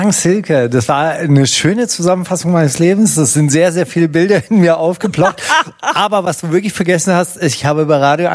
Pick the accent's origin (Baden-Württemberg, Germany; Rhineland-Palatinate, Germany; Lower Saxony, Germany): Baden-Württemberg, Germany; Kornwestheim; also born or lived in Leonberg; also weil aufgewachsen bin ich nämlich in Kornwestheim, geboren bin ich in Leonberg